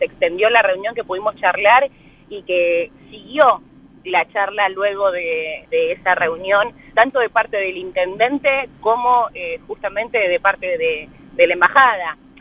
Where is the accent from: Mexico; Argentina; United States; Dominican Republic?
Argentina; La Plata, Buenos Aires Province; Soy platense, pero me gusta mucho mi ciudad porque hay muchos platenses que prácticamente no conocen su ciudad.